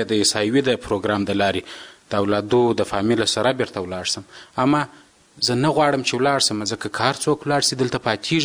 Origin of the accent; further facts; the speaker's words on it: Afghanistan; که زه چیرې وایم چې زه د افغانستان یم، یا د افغانستان د افغان په نوم یادیږم، یا تور سر زرغون بیرغ زه د خپل ځان د افغان په نوم بیرغ بولم